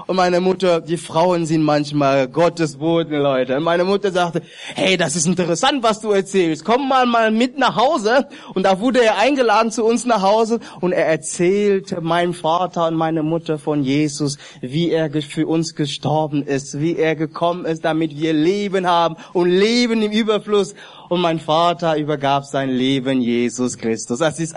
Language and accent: German; Cameroon; German is a second language; Aber er kommt ja aus Kamerun, wir kommen alle aus Kamerun.